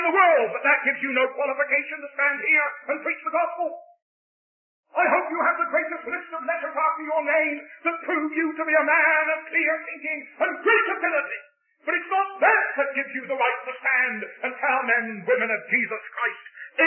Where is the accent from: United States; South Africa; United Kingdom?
United Kingdom; England; But, you know, I'm always sort of boasting in the fact that I'm an Englishman.